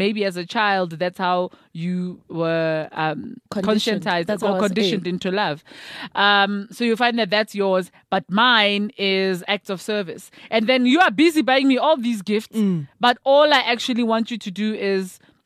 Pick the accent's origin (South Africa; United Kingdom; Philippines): South Africa; It speaks to our national pride. You know, it speaks to how we see ourselves as South African.